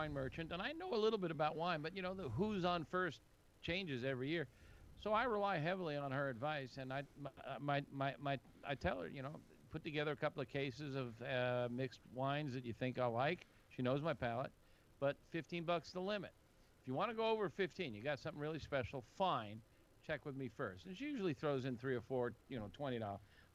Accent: Florida, United States; We are a little thin on fish advice, and that's sad because I was raised in Florida.

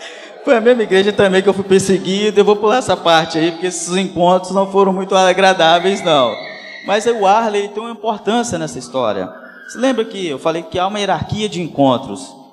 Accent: Governador Valadares, Minas Gerais, Brazil; eu decidi voltar para minha terra natal. Aí eu cheguei em Valadares, que é a minha terra natal

